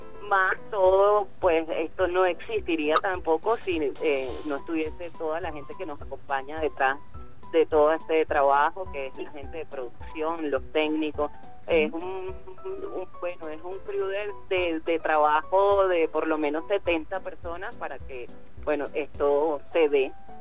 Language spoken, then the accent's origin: Spanish; Venezuela; es una reivindicación de nuestras raíces y de nuestra idiosincrasia como venezolanos y de nuestras culturas